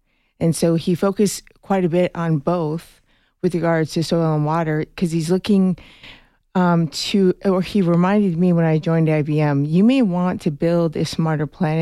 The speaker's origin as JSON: {"language": "English", "town": "Las Cruces", "region": "New Mexico", "country": "United States", "tie": "born there", "said": "So I was born in Las Cruces, New Mexico."}